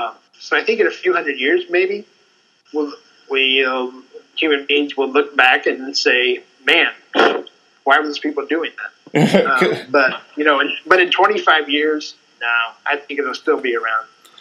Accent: Iowa, United States; Well, I grew up in Iowa, as you know, as we've already mentioned.

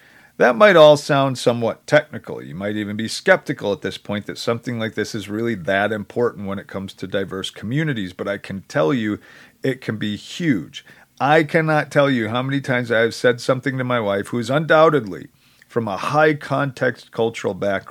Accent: United States; I grew up in the United States, but come from a more indirect home and surroundings.

